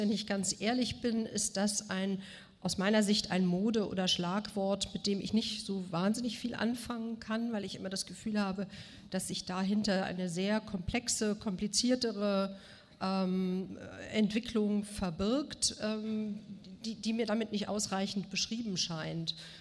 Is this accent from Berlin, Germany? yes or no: no; Bonn, North Rhine-Westphalia, Germany; also born or lived in Moscow, Russia; Ich bin in Bonn und Moskau groß geworden